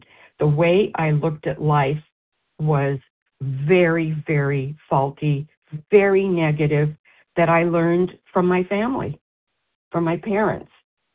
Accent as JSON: {"language": "English", "town": "Philadelphia", "region": "Pennsylvania", "country": "United States", "said": "from Philly."}